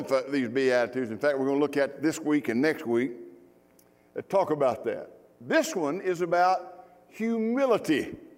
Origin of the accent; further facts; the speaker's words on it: Mississippi, United States; I was raised in the South, in Mississippi, where we raised a bunch of good old boys.